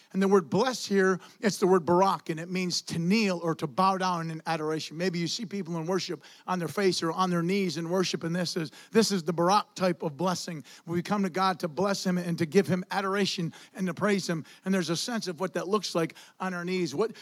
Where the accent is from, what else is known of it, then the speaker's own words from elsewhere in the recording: England, United Kingdom; I'm an English man who speaks English.